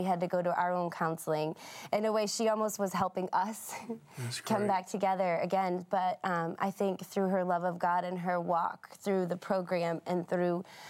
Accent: Detroit, Michigan, United States; Yeah, we grew up in Detroit, and so I had that sense of adventure.

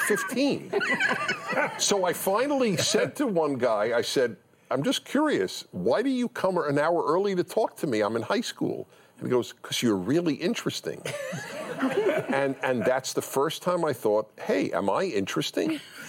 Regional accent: Brooklyn, New York, United States; I grew up in Brooklyn.

